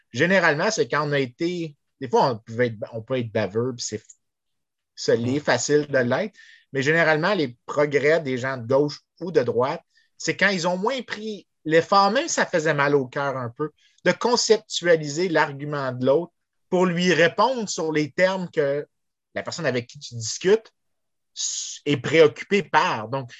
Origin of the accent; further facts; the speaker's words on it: Montreal, Quebec, Canada; Ça montre à quel point je suis Montréalais.